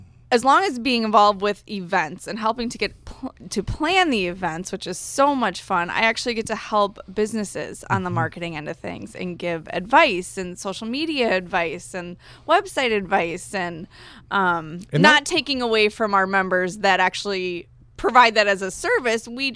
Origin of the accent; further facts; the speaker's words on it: Reedsburg, Wisconsin, United States; I'm from Reedsburg and worked at the utility in Reedsburg.